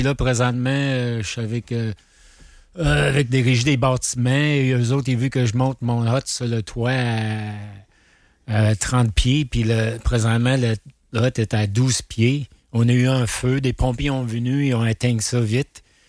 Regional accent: Quebec City, Quebec, Canada; Moi, je suis gars de Saint-Roch, là, je suis pas doux.

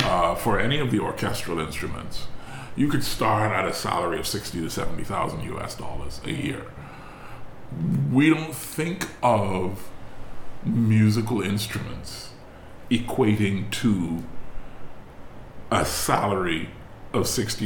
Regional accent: Bahamas; Because we don't live in the Bahamas. We live in the world. We're from the Bahamas.

